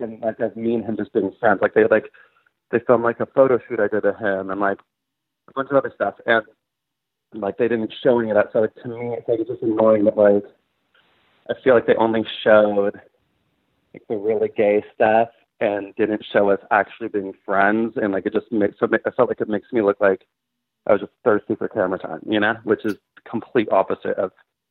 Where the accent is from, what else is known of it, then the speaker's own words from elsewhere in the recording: Sonoma, California, United States; now in Los Angeles, United States; Originally, I'm from Sonoma, which is wine country in Northern California.